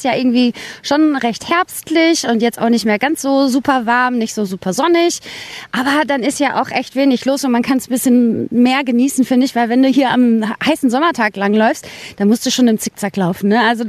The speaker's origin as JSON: {"language": "German", "town": "Hilter", "region": "Lower Saxony", "country": "Germany", "said": "Ich komme aus Hilter, ATW, ja. Also direkt um die Ecke."}